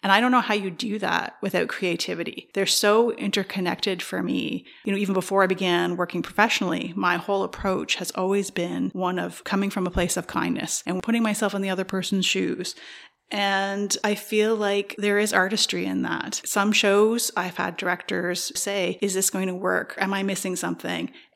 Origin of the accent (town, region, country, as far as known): Brockville, Ontario, Canada